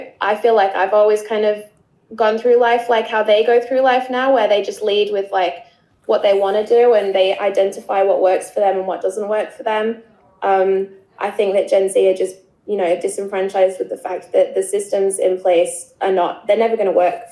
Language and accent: English; Yorkshire and the Humber, United Kingdom; born there; I was born in Yorkshire, which is in the north of England.